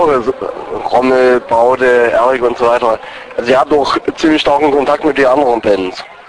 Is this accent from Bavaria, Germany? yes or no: no; Saxony, Germany; Also ich kenne ja Burgstedt gerade mal seit einem Jahr. Ich komme aus Oberlausitz